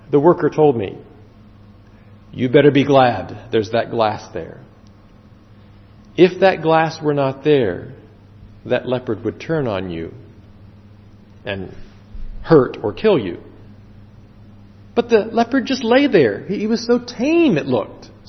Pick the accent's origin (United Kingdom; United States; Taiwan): Taiwan; I grew up in Taiwan. We have plenty of rain.